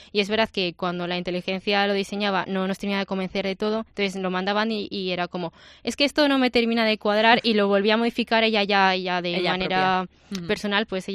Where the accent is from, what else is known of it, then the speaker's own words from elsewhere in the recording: Valladolid, Castile and León, Spain; somos cuatro vallisoletanas que estamos aquí